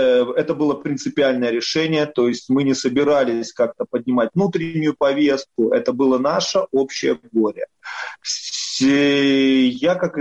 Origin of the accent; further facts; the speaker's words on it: Polotsk, Vitebsk Region, Belarus; now in Saint Petersburg, Russia; Мой родной город, это город Полоцк.